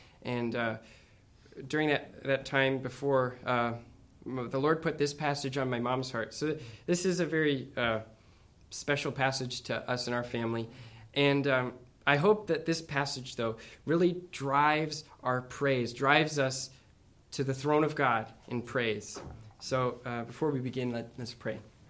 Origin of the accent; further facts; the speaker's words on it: Canton, United States; also born or lived in Romania; I was adopted from Romania as a baby, and I'm thankful for growing up in a Christian home here down in Canton.